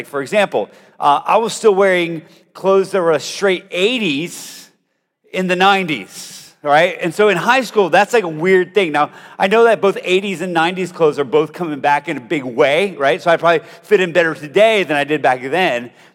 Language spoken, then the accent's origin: English; Colombia; I grew up in South America, in Colombia, and it was just visibly different that I looked different than everybody else. So like, my family's a family of missionaries. We moved to Colombia before I was even born.